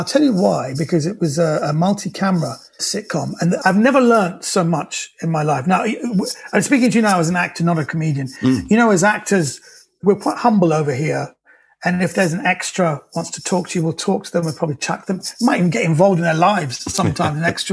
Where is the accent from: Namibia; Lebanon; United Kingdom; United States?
United Kingdom; And I said, yeah, but I was born and raised in Britain.